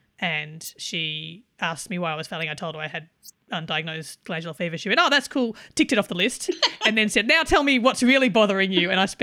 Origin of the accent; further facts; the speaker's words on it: Australia; I'm just Australian.